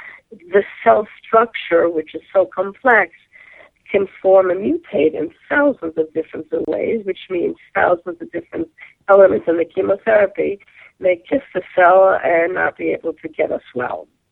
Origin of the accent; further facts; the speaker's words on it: New York, United States; accent: New York; you would hear my New York accent coming from there.